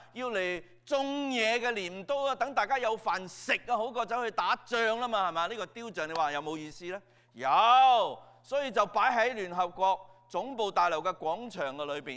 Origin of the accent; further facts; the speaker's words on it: China; 我們中國人這樣說而已